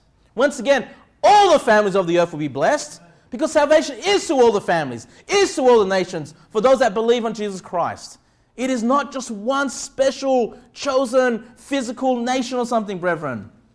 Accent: Australia; born there; I guess as Aussies, I was born in Australia, I guess I'm south, okay?

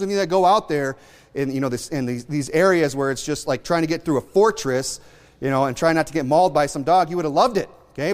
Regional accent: Michigan, United States; I grew up in Michigan. I know Southern Michigan, Ohio, Indiana has a lot of IFB churches.

